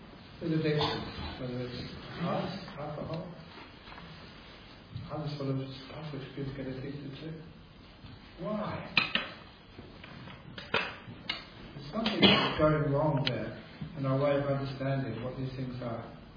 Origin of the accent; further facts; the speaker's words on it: London, United Kingdom; born there; I was born in London, English, so as soon as, in those days anyway, my generation, as soon as you were weaned off your mother's milk, you were on cushion tea.